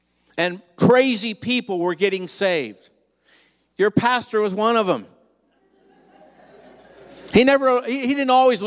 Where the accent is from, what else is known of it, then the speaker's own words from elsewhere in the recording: California, United States; I grew up in Southern California and grew up in school.